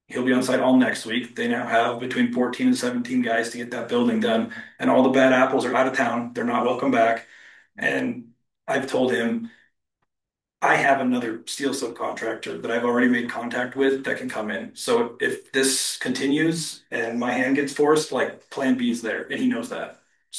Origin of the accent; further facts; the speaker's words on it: Manhattan, Montana, United States; now in Boise, United States; So yes, we're Boise-based, but I guess Montana was home for me. I grew up in the Manhattan area